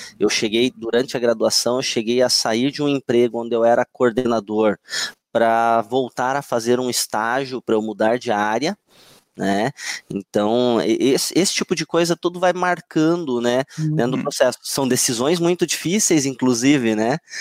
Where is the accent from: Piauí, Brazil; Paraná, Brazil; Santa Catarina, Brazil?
Paraná, Brazil; Curitiba; born there; Não, eu nasci em Curitiba